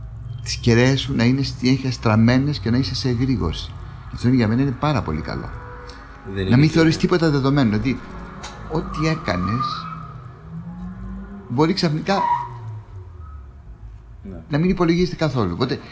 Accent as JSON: {"language": "Greek", "country": "Greece", "tie": "born or raised there", "said": "εγώ στην Ελλάδα γεννήθηκα, στην Ελλάδα έζησα, πέρα από το διαστήματα στο εξωτερικό, και χαίρομαι που είμαι Έλληνας."}